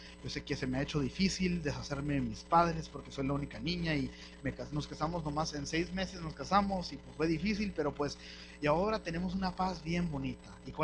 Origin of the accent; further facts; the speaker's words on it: Mexico; Pero como buenos mexicanos nunca lo hacemos, ¿verdad?